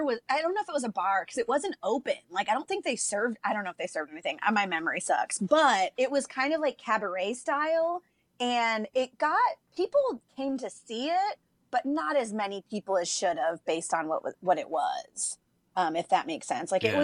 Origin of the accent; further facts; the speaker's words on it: California, United States; So I grew up in California. My dad was an actor.